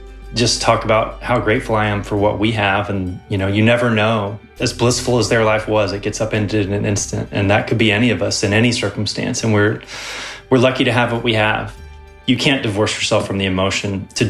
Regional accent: Atlanta, Georgia, United States; I was a kid, I grew up in Atlanta, watched him at a Hawks Mavericks game

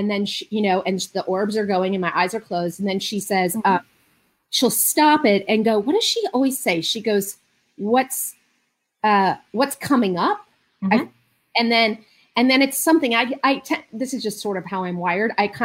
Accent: California, United States; So my background with it, you know, I'm a Jew from Marin County.

